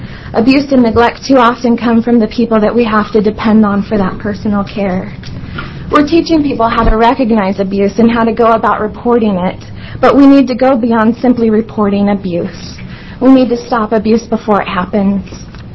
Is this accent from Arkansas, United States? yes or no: no; Milwaukee, Wisconsin, United States; I'm from Milwaukee